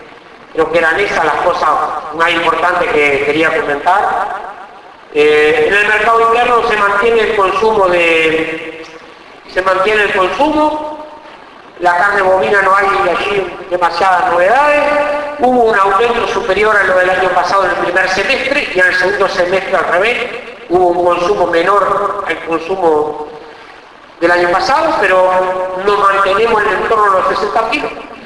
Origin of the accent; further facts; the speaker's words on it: Uruguay; como uruguayo, no como presidente de INAH